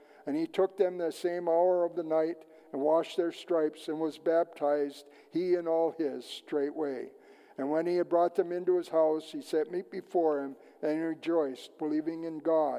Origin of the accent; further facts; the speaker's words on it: Embarrass, Minnesota, United States; also born or lived in International Falls; I was born in International Falls, Minnesota on March 17, 1953. And as a young child, we lived in Embarrass, Minnesota. I was raised in a typical American family.